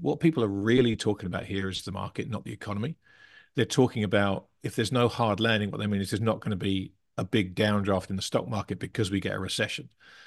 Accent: England, United Kingdom; I'm English.

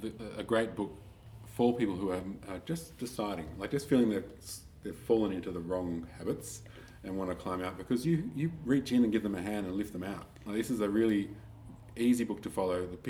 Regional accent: Sydney, New South Wales, Australia; Well, I grew up on the Northern Beaches, so I should be...

